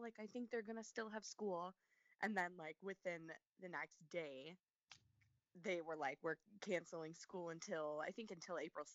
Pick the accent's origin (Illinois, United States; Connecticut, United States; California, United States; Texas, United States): Illinois, United States; Johnsburg; So I'm from Johnsburg, Illinois. So it's actually, I know I'm from across the border, but so it's about an hour from Parkside in Carthage.